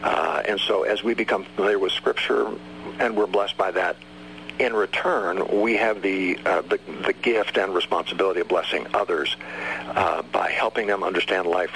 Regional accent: Lake Oswego, Oregon, United States; that was the church I grew up in Lake Oswego, Oregon, also did the Bible in 90 days.

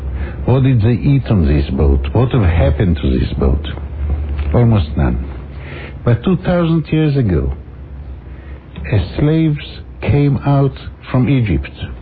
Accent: Jerusalem, Jerusalem District, Israel; I was raised in Jerusalem. I remember the Six Days War when Jerusalem was attacked by bombs.

